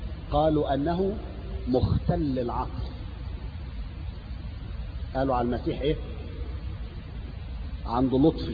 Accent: Egypt; والعاده دي موجوده لحد النهارده في السودان وعندنا في مصر وفي كل حته

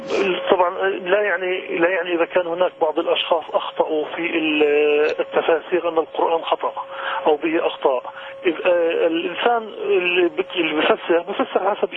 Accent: Palestine; انا من فلسطين

